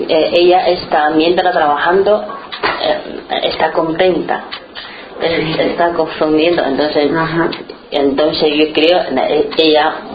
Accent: Fujian, China; Spanish is a second language; now in Parla, Spain; Sur, está sur, en la ciudad Fujian, al lado de Shanghai.

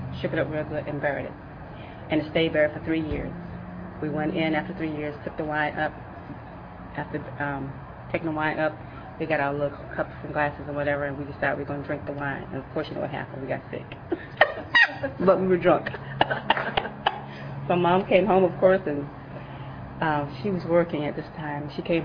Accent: South Carolina, United States; And growing up in South Carolina, we had a playhouse.

